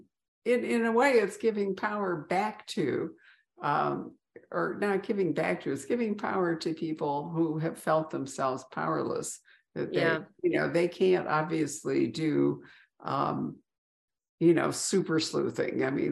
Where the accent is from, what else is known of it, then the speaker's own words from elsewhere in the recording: Midwest, United States; And when I grew up in the Midwest, was it the elm?